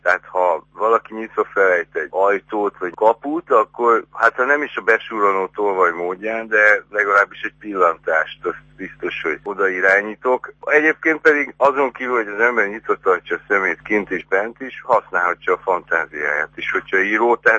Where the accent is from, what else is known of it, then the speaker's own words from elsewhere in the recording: Debrecen, Hajdú-Bihar, Hungary; moved away as an adult; now in Budapest, Hungary; Nem vagyok pesti születésű, Debrecenben születtem, de ide érkeztem meg érettségi után, és úgy tűnik, hogy most már maradok is.